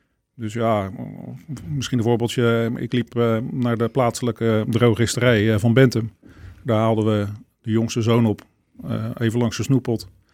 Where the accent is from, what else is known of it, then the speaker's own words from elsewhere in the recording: Warmond, South Holland, Netherlands; ik ben geboren in Warmond, op de Schippersdam, midden in het dorp. In 1969 was dat. De jongste zoon van een gezin met daarnaast nog twee andere broers. Echt ja, daarin geboren en getogen.